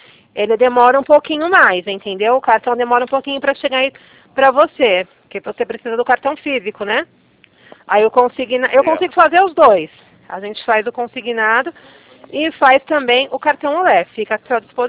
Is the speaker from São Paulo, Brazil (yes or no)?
yes; São Paulo, Brazil; bem aqui no centro de Barueri. Aqui é muito frio. Eu sou paulista, mas não me acostumo.